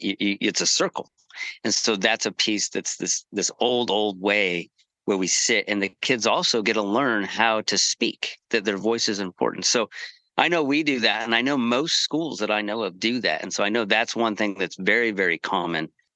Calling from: Nevada City, California, United States; And I'm calling in from Nevada City. Beautiful day here near the Yuba River, and the manzanita flowers are blooming.

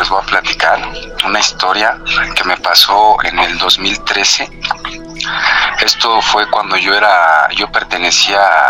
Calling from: Mexico City, Mexico; soy de aquí del Cerro de la Estrella y se pierde mucho la señal

